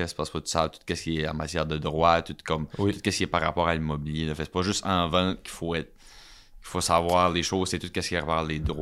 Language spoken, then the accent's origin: French; Edmundston, New Brunswick, Canada; je viens de Edmundston. J'ai été à l'école Notre-Dame, après ça, Paul-Valente, après ça, c'est ça, j'ai commencé mon bac en administration ici à l'université. J'ai été à Moncton